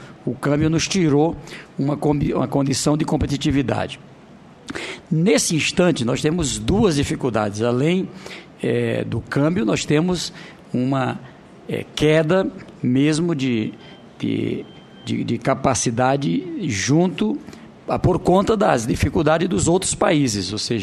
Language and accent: Portuguese; Northeast Region, Brazil; Veja só, eu sou lá do Nordeste, mas eu quero olhar aqui o Brasil